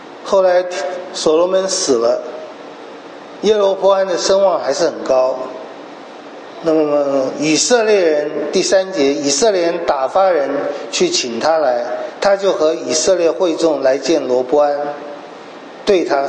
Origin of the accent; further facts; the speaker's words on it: China; 我们中国人说利益叫你的头昏了